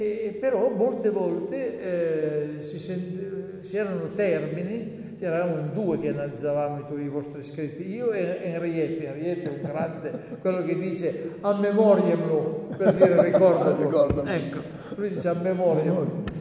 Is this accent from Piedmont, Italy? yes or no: yes; Villafranca d'Asti, Piedmont, Italy; io sono di Villafranca, non è che sia tanto lontano